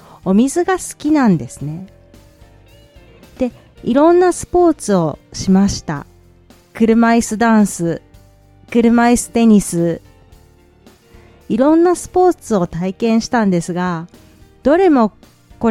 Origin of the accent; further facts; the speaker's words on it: Mie, Japan; 私は三重県松阪市に住んでいます。生まれも育ちも三重県です。